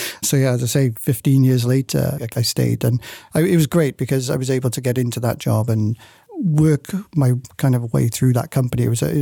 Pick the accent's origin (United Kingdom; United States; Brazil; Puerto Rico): United Kingdom; Wales; moved away as an adult; now in Canada; Originally, I'm from Wales in the UK, and I moved to Atlanta, Canada probably nearly 3 years ago. Well, it'll be 3 years this summer.